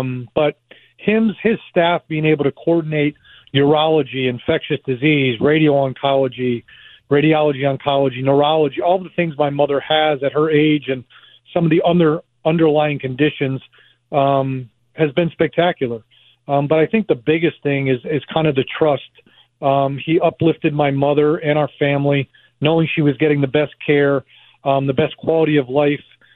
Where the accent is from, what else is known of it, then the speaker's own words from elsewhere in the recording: Massachusetts, United States; The Jimmy Fund has been such a staple in the Massachusetts and globally for such a long time growing up in Massachusetts.